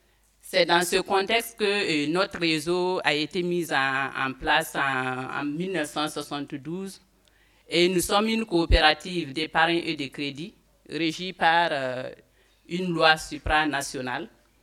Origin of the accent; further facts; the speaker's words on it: Burkina Faso; nous venons du Burkina Faso, qui est un pays de l'Afrique de l'Ouest qui couvre 274 200 km², avec une population estimée à plus de 17 millions d'habitants en 2015